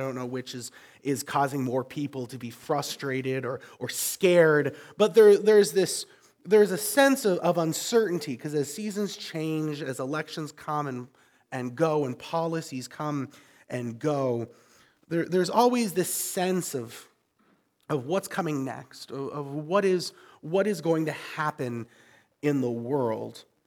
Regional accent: Canada; And I'm from Canada

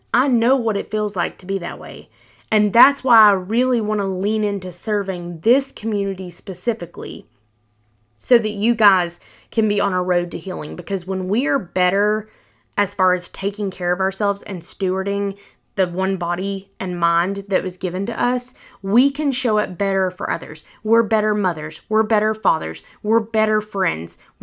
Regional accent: the South, United States; I was raised in the South and it wasn't exactly the cleanest of ingredients, okay?

